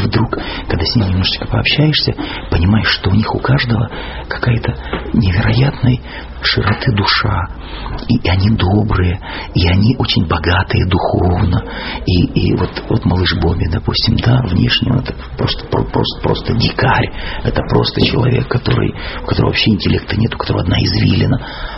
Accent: Russia; Мы сказали, что мы из театра, из России.

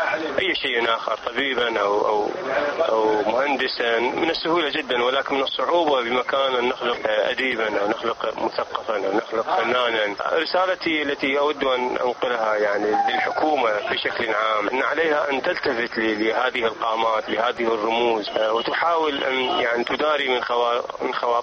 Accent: Iraq; ضمن مجموعة كبيرة من كتاب دراما عندنا في العراق

